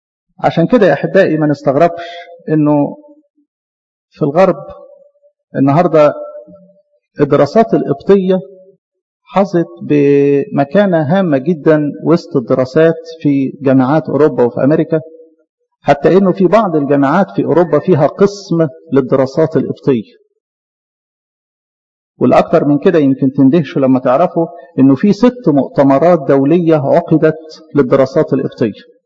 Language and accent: Arabic; Egypt; لأنه ده فخر لينا كمصريين وبركة ربنا بارك بها مصر